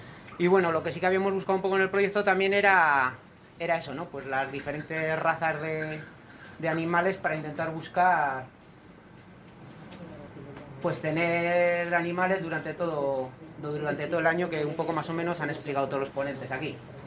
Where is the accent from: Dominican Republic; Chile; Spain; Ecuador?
Spain; Basque Country